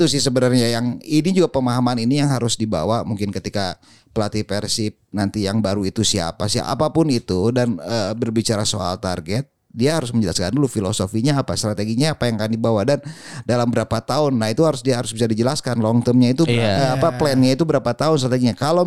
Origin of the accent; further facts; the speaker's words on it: Bandung, West Java, Indonesia; Kalau gue sebagai warga Bandung